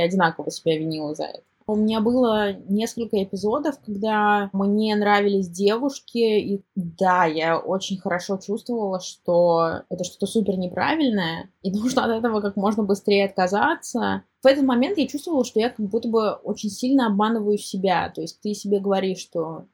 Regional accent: Kazan, Tatarstan, Russia; moved away; Я очень боялась своих родителей, поэтому до того, как я уехала из Казани

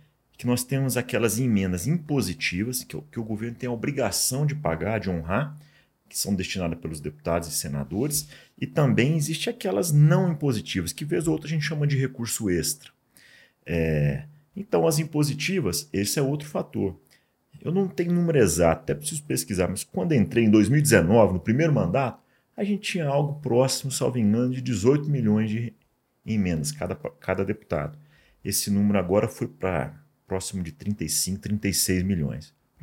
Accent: Araguari, Minas Gerais, Brazil; Então, sou de Araguari, bem próximo

